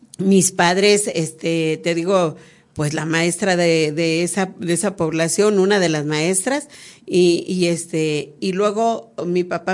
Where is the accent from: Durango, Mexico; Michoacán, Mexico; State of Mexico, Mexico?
Durango, Mexico; cuando se llega la oportunidad de que salgo yo del sexto año, me vengo a la ciudad de Durango porque en mi pueblo pues ya no había secundaria.